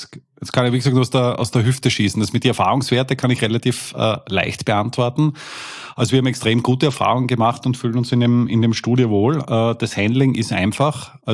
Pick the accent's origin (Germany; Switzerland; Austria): Austria; Wir kommen jetzt aus Österreich.